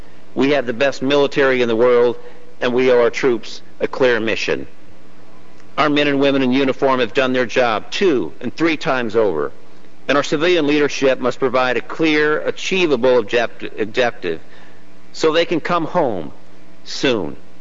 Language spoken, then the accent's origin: English; Missouri, United States; In my home state of Missouri